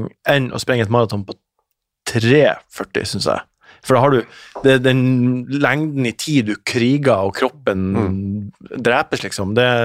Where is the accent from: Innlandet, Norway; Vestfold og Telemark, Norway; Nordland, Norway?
Nordland, Norway; Oppe i Ørnes, sør for Bodø der jeg er fra.